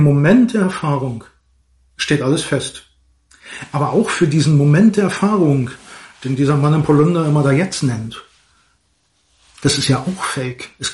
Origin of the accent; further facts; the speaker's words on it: Berlin, Germany; kam mir so ein Einfall als Berliner